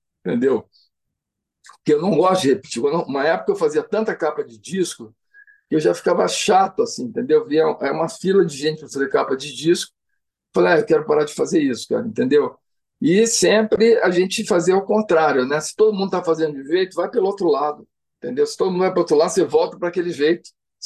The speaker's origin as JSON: {"language": "Portuguese", "region": "Paraná", "country": "Brazil", "tie": "born or raised there", "said": "eu pintava, desenhava quando era criança lá no Paraná, entendeu? Assim, e aí eu queria vender meus desenhos lá na Feira Hippie, que tinha lá em Curitiba. A gente morava fora de Curitiba"}